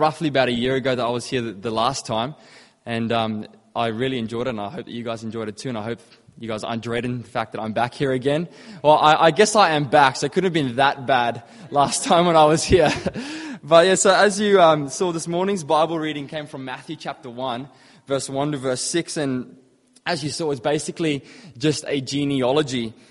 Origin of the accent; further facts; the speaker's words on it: Brisbane, Queensland, Australia; But yeah, I'm from Brizzy.